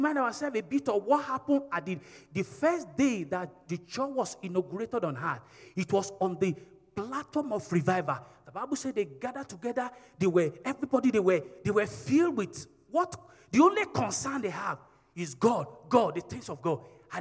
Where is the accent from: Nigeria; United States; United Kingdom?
Nigeria; Even to the extent that most of us that are here, we came from Nigeria.